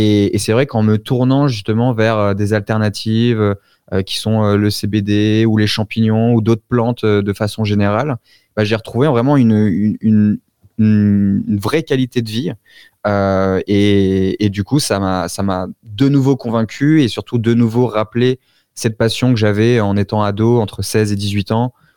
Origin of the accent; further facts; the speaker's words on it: Auvergne-Rhône-Alpes, France; moved away as an adult; also born or lived in Colombia; Alors d'où je viens, déjà je suis originaire du sud de la France, de la Drôme Provençale, plus belle région de France pour ceux qui connaissent.